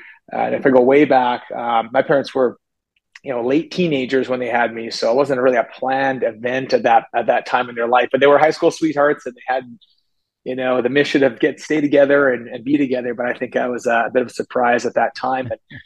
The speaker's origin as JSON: {"language": "English", "town": "Edmonton", "region": "Alberta", "country": "Canada", "tie": "born or raised there", "said": "I grew up in Edmonton, Alberta, Canada. So, we're in the Great White North, and it's definitely I think it's a cold place in the winter"}